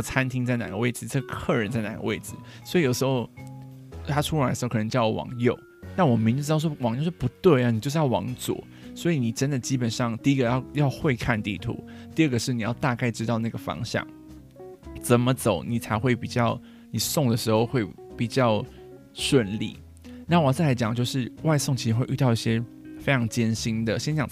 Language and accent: Chinese; Taiwan; 那 Overcook 我不知道我们台湾怎么样翻译